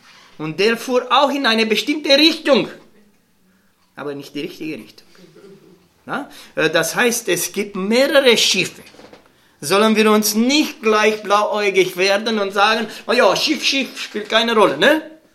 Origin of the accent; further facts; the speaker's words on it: Romania; German is a second language; ich bin ein bisschen Deutsch, ich bin Rumäne, ne? Ich habe sowieso mit der deutschen Sprache, merkt ihr schon, ein bisschen Schwierigkeiten.